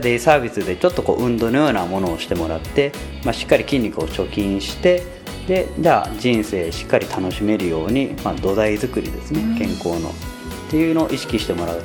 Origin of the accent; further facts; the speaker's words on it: Hatsukaichi, Hiroshima, Japan; やっぱり廿日市で、まあ、生まれ育って